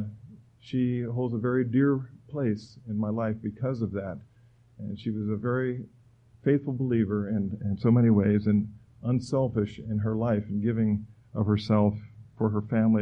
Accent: Miami, Florida, United States; I am a native Floridian. I was born in Miami. My parents came from New Jersey down here a couple of years before, about a year, I guess it was, before I was born.

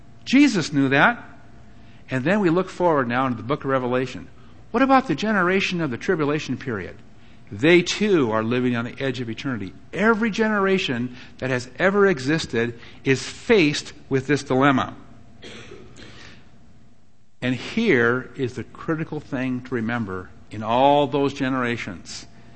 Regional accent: Minnesota, United States; I grew up in Minnesota, you know, a couple hours away from the Badlands.

